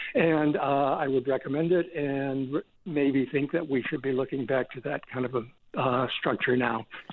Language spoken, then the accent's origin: English; Westbrook, Maine, United States; I grew up in Westbrook and also was a history teacher for a long time.